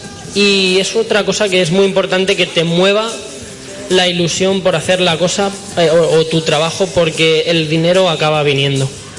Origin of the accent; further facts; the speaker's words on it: Extremadura, Spain; me gusta mucho España y me gusta mucho mi tierra. Bueno, prefiero más... O otras zonas de Extremadura, pero...